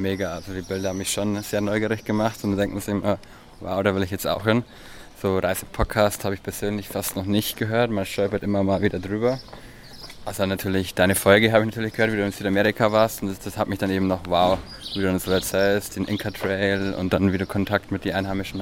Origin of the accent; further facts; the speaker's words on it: Bavaria, Germany; Ich komme aus der Region der Oberpfalz